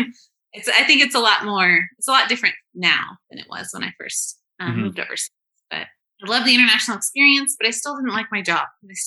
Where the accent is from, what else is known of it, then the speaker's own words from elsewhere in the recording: California, United States; moved away as an adult; I am originally from the U.S., born and raised in California, but I have spent 12 years now overseas.